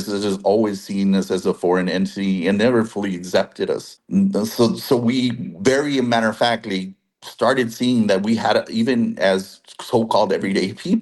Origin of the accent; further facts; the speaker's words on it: El Paso, Texas, United States; I'm generationally from Texas. And we're in our part of the Texas is the one that's most identified with the Chicano and Pachuco culture. We're literally called El Chuco